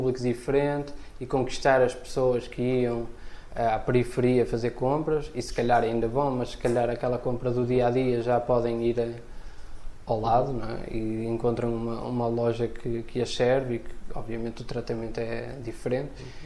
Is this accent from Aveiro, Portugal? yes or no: yes; Santa Maria da Feira, Aveiro, Portugal; now in Porto, Portugal; eu não sou do Porto, sou do concelho da Feira, mas já quase a Gaia, mas ainda Feira.